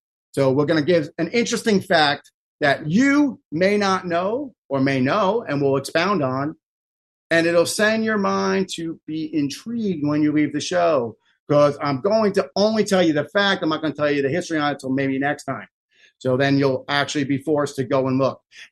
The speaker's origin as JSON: {"language": "English", "country": "United States", "said": "I'm an American. I love my country more than I can tell you."}